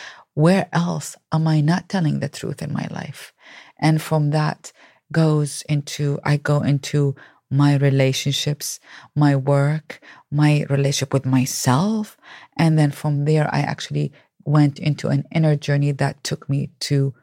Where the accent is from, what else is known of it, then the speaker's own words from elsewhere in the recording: Baghdad, Baghdad Governorate, Iraq; Yes, I grew up in Baghdad, Iraq.